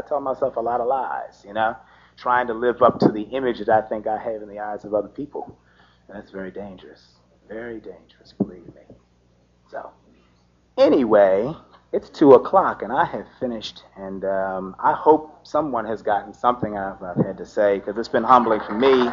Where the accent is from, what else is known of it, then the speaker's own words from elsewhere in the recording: Georgia, United States; Okay, moving right along. I want to introduce our next speaker. You see, I wore the appropriate shirt. I'm from Georgia, but you see, I got on my San Francisco, California.